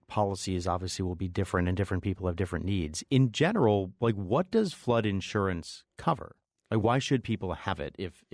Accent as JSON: {"language": "English", "region": "East Coast", "country": "United States", "tie": "born or raised there", "said": "I grew up on the East Coast"}